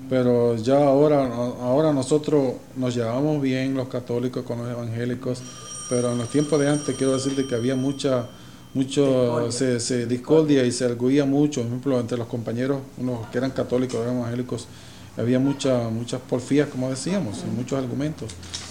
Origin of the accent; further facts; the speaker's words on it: Puerto Rico; Me acuerdo de primer gobernador puertorriqueño, Jesús T. Piñero, que era de mi pueblo precisamente, y quiero decirlo aquí con orgullo, que era de mi pueblo, Jesús T. Piñero.